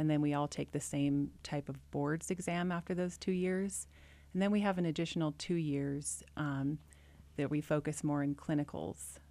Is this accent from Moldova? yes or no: no; Washington, United States; So I come from Washington State. I lived here for 2 years.